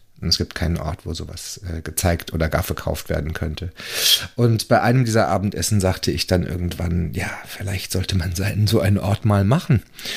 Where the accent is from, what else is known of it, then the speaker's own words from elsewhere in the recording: Freiburg im Breisgau, Baden-Württemberg, Germany; born there; now in Berlin, Germany; Gebürtig in Freiburg im Breisgau, aus dem Schwarzwald. Ich war zum Studium in Hamburg.